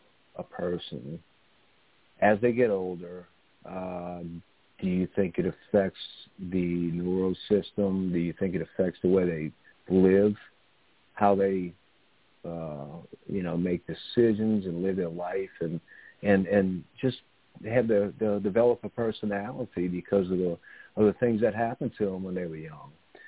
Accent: New Orleans, Louisiana, United States; You know, I mean, I'm from New Orleans, so, you know, he had so many great years.

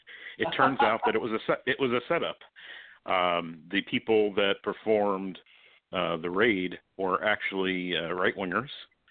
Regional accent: Queens, New York, United States; born there; Yes, I was born in Queens, New York, behind the Mets stadium in a little hospital called Booth Memorial.

